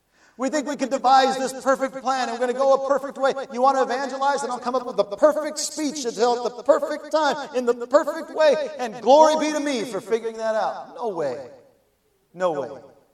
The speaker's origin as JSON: {"language": "English", "region": "Northwest", "country": "United States", "tie": "born or raised there", "said": "I grew up in the Northwest. Seahawks are it for me."}